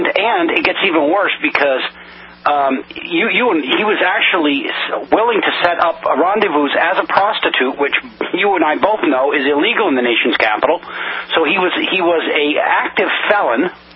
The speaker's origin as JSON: {"language": "English", "region": "Massachusetts", "country": "United States", "said": "you want to hear this in Massachusetts, which is my home state, Tex."}